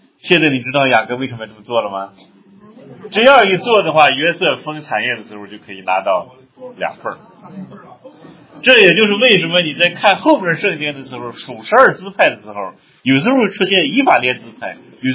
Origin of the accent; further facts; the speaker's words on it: China; 我们中国人都有这个理念，我们中国人都喜欢说要落叶归根，对吧？那我们根在哪呢？在中国那个是世上的根，你可以回中国